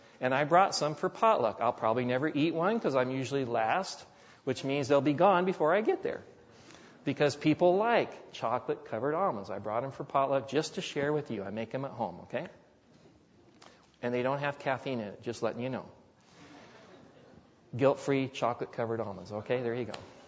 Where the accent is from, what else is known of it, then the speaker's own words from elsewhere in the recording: California, United States; born there; I was born in California, but my parents are from the Midwest.